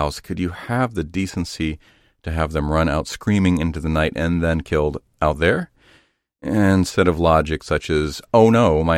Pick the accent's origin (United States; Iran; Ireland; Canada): United States; Zanesville, Ohio; I recall that while growing up in Zanesville, Ohio, there is a Pizza Hut on Maple Avenue with a buffet that I'd love to go to with friends.